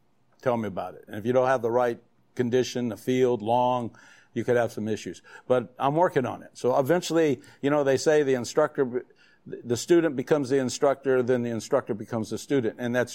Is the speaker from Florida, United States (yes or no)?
yes; Miami, Florida, United States; Soloed in Miami, born and raised in Miami.